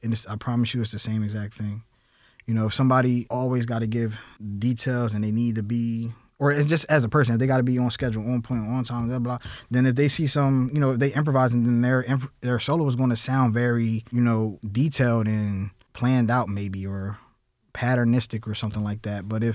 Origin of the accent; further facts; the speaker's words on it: Camden, New Jersey, United States; Where I'm from, everybody was Black. I'm from Camden, New Jersey. So growing up in Camden, New Jersey, all my musician friends were Black.